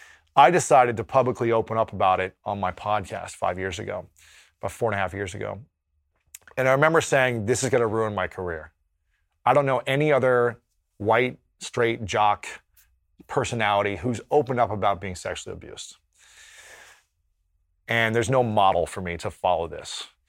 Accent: Ohio, United States; And that was very challenging growing up in Ohio as a straight man.

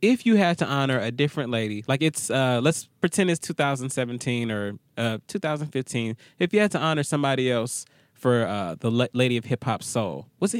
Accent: Atlanta, Georgia, United States; And I love … I'm from Atlanta.

